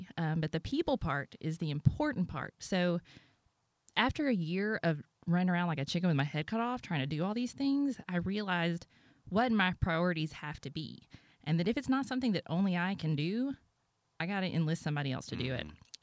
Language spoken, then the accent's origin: English; Tuscaloosa, Alabama, United States; now in Nashville, United States; Well, I'm from Tuscaloosa, Alabama. Got to throw that in with a big roll tide. I've lived in the Nashville area for about 9 years.